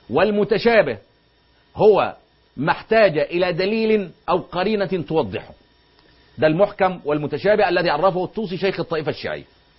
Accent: Egypt; زي ما بيقولوا عندنا في مصر

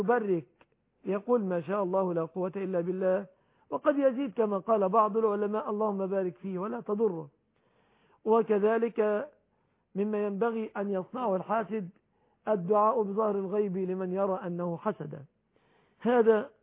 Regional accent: Egypt

